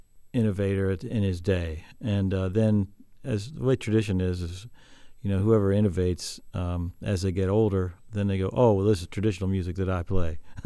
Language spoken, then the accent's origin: English; Wheeling, West Virginia, United States; Yeah, my hometown is Wheeling, just not too far from here, just slightly, maybe 100 miles from here.